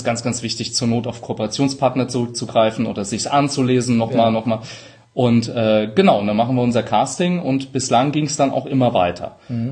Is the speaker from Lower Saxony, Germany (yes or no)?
no; Rhineland-Palatinate, Germany; ich bin Pfälzer, manchmal SCH statt CH.